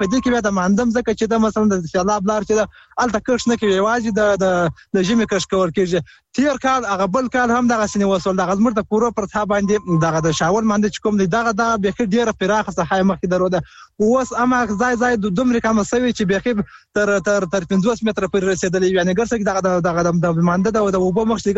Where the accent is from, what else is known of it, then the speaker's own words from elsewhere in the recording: Nad Ali, Helmand, Afghanistan; د هلمند اولاد د ندالی ته